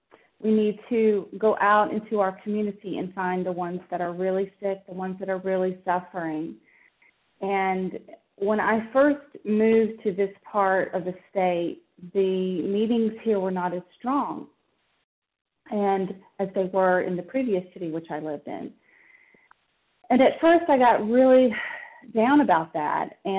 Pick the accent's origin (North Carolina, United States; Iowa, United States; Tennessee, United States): Tennessee, United States; I'm from Tennessee, and I've been on this line now for about 6 months, and I'm learning so much.